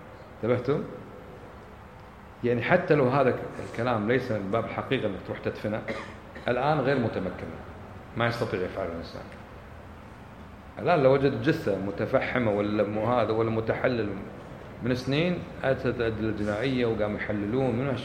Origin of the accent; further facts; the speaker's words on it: Kuwait; أنا كنت أدرس عند الشيخ السعودي وأنا كويتي